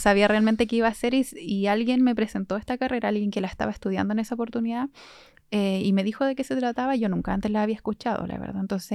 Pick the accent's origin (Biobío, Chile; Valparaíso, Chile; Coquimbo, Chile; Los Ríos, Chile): Los Ríos, Chile; Valdivia; Yo soy de Valdivia, estudié en Valdivia en la Universidad Austral de Chile, egresé en el año 2019.